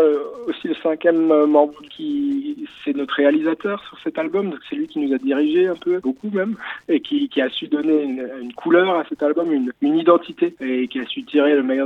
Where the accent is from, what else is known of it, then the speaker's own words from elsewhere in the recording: Grand Est, France; Et il faut savoir qu'on vient tous d'Alsace